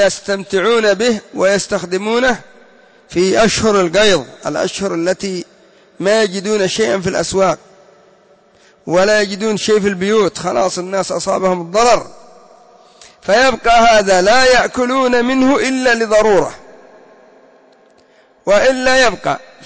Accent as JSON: {"language": "Arabic", "country": "Yemen", "said": "عندنا في اليمن الأعلى يقولون يا عزي يا جمالي، هكذا."}